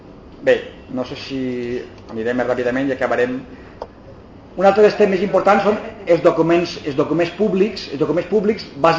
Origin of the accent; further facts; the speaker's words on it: Alcoy, Valencian Community, Spain; Si així jo soc d'Alcoi, puc demanar que em posen Alcoi amb la I llatina